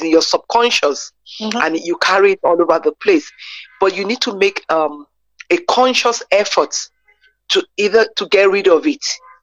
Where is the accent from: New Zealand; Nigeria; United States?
Nigeria; now in South Africa; I'm a clinical psychologist based in South Africa, and I'm proudly Nigerian.